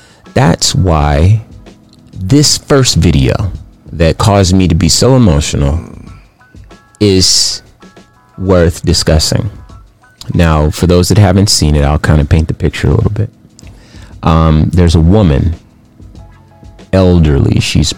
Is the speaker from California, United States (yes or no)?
yes; Compton, California, United States; So I'm from Compton, okay?